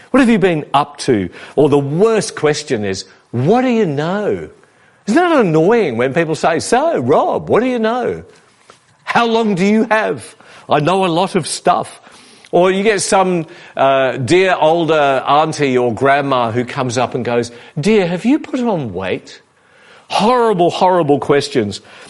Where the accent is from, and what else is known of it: Perth, Western Australia, Australia